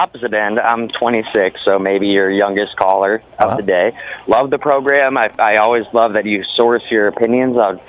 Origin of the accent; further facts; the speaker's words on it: St. Louis, Missouri, United States; now in Washington, United States; What I wanted to mention is I'm from St. Louis, Missouri, but I live in Washington now, and I work as a server.